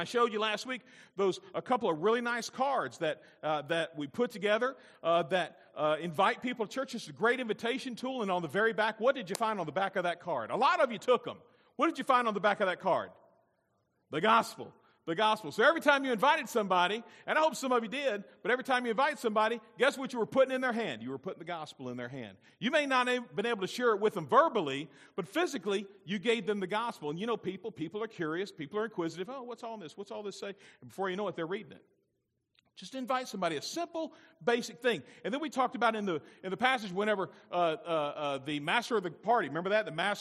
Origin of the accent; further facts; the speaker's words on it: Alabama, United States; Honey, hush. I'm from Alabama, you know.